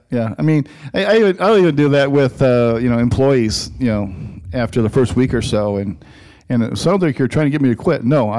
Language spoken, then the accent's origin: English; Iowa, United States; And it's just a great community for me because I grew up in Northwest Iowa.